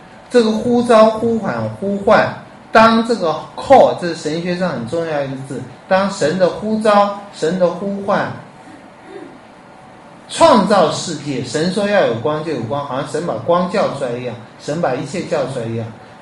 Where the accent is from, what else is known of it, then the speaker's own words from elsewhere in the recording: Taiwan; 你看我们台湾人拜得再虔诚再相信妈祖